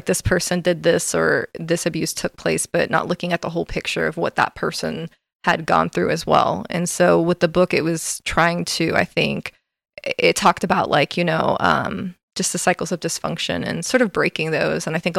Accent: Florida, United States; he painted the cover design, which was like just a lake where we grew up in Central Florida.

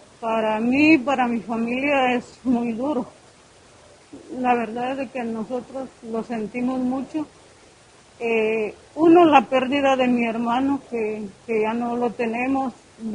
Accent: Chocolá, Suchitepéquez, Guatemala; yo soy de acá, soy originaria de Chocolá.

